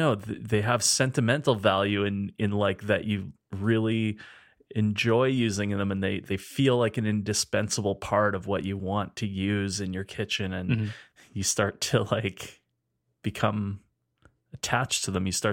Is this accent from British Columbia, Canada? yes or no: no; Edmonton, Alberta, Canada; We're two chefs from Edmonton, Alberta, Canada.